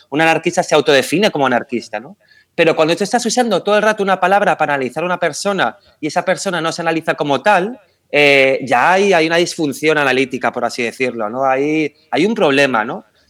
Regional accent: Madrid, Community of Madrid, Spain; en este caso de Madrid, vamos a decirlo, porque yo soy de Madrid, ¿no?

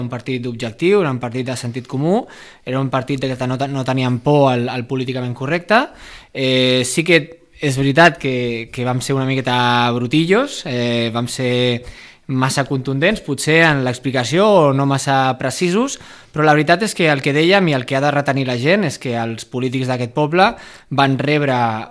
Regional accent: Sitges, Catalonia, Spain; Nosaltres venim de Sitges. I això és important, perquè nosaltres considerem que és igual el temps que un porti vivint a Sitges. Jo, en el meu cas, porto tota la vida, la meva família també, els meus avis també, sóc d'aquí d'arrel

